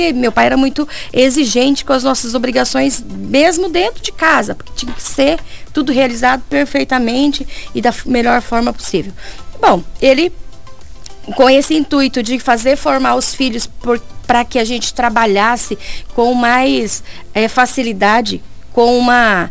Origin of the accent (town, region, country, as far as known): Costa Rica, Mato Grosso do Sul, Brazil; born or raised there; also born or lived in Coxim